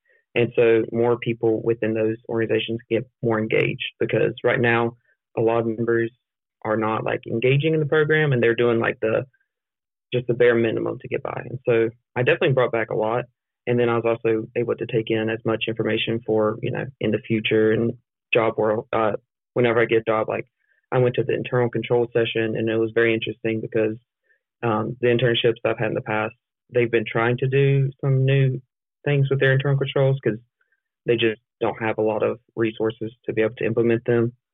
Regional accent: Taylorsville, North Carolina, United States; I'm from Taylorsville, North Carolina, which is a very rural county.

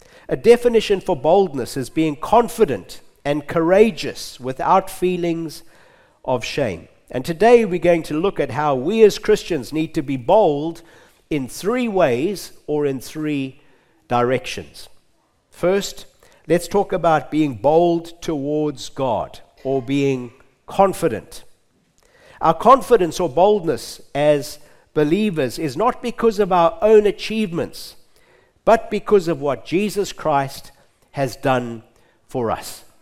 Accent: Zimbabwe; accent: Zimbabwean; And I haven't lost my Zimbabwe accent, and thank goodness I haven't lost all my hair yet.

